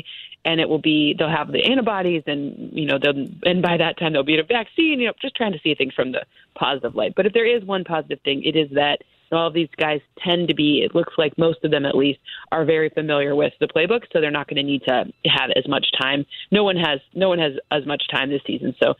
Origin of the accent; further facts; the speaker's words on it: Michigan, United States; remember that I'm from Michigan and the sympathy goes away.